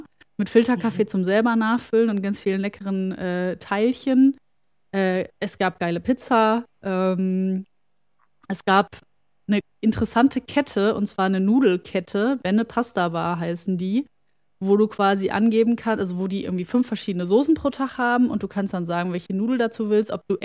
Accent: Germany; irgendwann einfach ein paar Kronen abgeholt, um was in der Tasche zu haben, wie man das halt so macht als Deutscher.

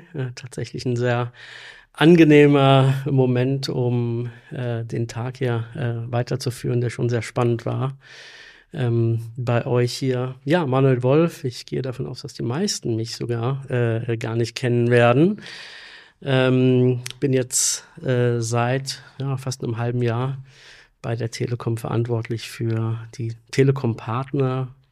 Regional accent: Frankfurt am Main, Hesse, Germany; also born or lived in Wiesbaden; ich bin eigentlich Hesse, Wiesbaden geboren, habe in jungen Jahren immer um Frankfurt am Main herum gewohnt.

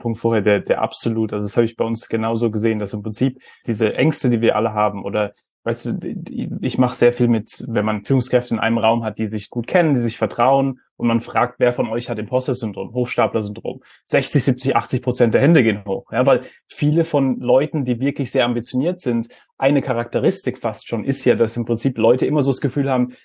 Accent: Germany; ich bin ja auch in Deutschland aufgewachsen

